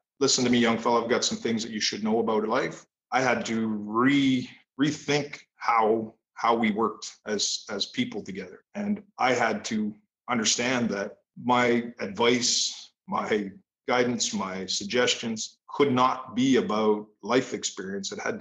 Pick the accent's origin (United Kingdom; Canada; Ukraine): Canada; as a Canadian, I used to chuckle to myself